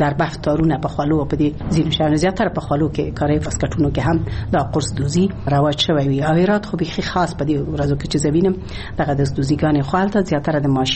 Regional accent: Ghazni, Afghanistan; born there; زه خو په غزنی کې زیږیدلې یم

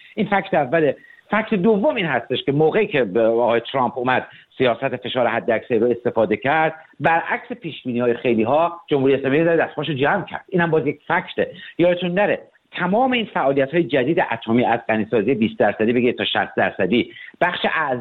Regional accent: Iran; ما به عنوان یک ایرانی

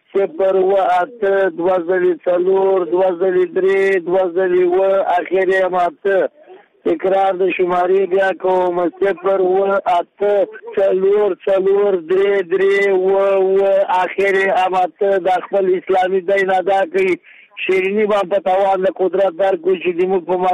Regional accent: Mazar-i-Sharif, Balkh, Afghanistan; د مزار شریف نه

